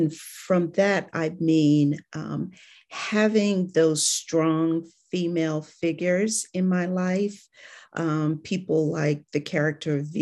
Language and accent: English; Cleveland, Ohio, United States; moved away as an adult; now in Atlanta, United States; No, it is not. Actually, I'm from Cleveland, Ohio. But I moved to Atlanta after I got out of school. My first legal job was here in Atlanta.